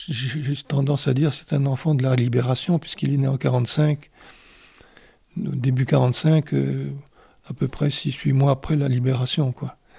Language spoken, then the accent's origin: French; Paris, Île-de-France, France; born there; je suis né à Paris, Paris 14e, plus précisément à la clinique Baudeloc, qui était vraiment une usine à enfants à l'époque.